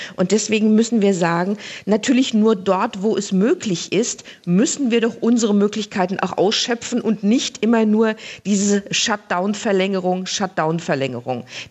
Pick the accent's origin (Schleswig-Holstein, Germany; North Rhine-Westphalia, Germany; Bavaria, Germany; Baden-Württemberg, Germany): Schleswig-Holstein, Germany; ich komme aus Schleswig-Holstein